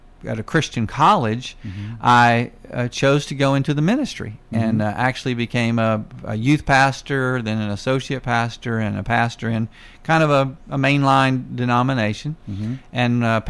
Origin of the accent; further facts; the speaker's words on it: Myrtle Beach, South Carolina, United States; When I was growing up in Myrtle Beach, the population was about 20,000 9 months out of the year, and then 250,000 3 months out of the year.